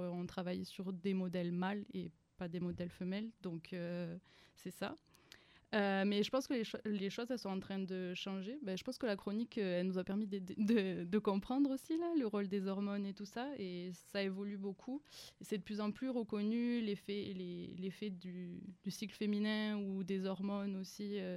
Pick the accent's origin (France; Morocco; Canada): France; Toulouse, Occitanie; je suis née à Toulouse, j'ai grandi à Toulouse et j'ai fait toutes mes études à Toulouse. J'ai intégré l'université à Toulouse